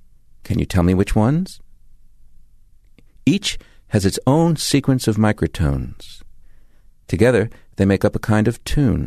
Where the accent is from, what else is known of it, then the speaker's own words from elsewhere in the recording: Czechia; accent: Czech; and apparently I did have a thick Czech accent, which is, it was sort of a amusing to my folks to a point.